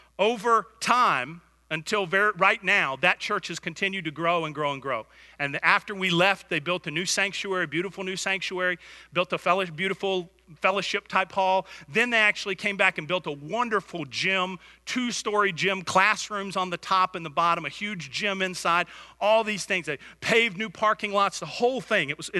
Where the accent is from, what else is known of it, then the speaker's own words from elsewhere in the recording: Conyers, Georgia, United States; also born or lived in Atlanta / Oklahoma / Florida; I was actually born in Atlanta, and I grew up in Conyers, Georgia. A lot of people think that we're from Oklahoma because we lived there for a number of years. We lived in Florida for a long time, but I'm actually from Georgia.